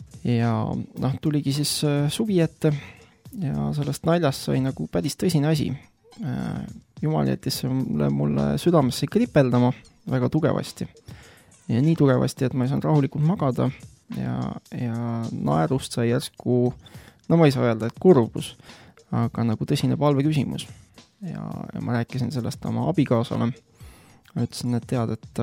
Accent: Tartu, Tartu County, Estonia; now in Viljandi, Estonia; olen nüüd läinud Viljandisse, et kes mind vähegi teab, olen olnud Tartu elanik ja põline tartlane, aga nüüd siis otsapidi Viljandisse.

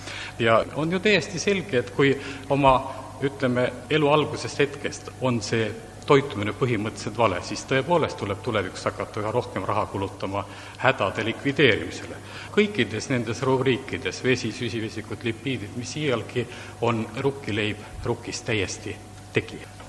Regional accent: South Estonia, Estonia; Ja olen oma pärit olnud Lõuna-Eesti talupoeg.

